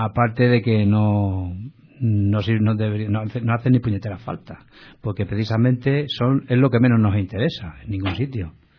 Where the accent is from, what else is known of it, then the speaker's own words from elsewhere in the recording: Jaén, Andalusia, Spain; Le dije, oiga señora, yo soy de Jaén, también me tengo que ir a mi pueblo.